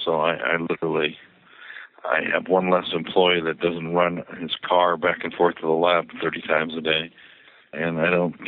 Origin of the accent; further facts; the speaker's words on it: Los Angeles, California, United States; I grew up in Los Angeles.